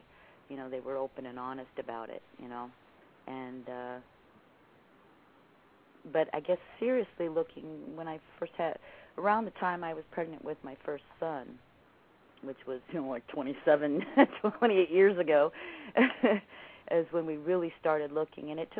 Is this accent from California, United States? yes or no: yes; California, United States; born there; I was born in George Air Force Base in California.